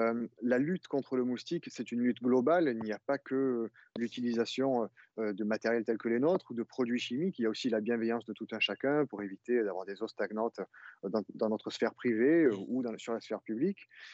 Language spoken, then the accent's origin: French; Arles, Provence-Alpes-Côte d'Azur, France; Je suis né à Arles avec mon associé Simon Lillaman. D'ailleurs, nous sommes nés à Arles tous les deux, et nous avons grandi avec les moustiques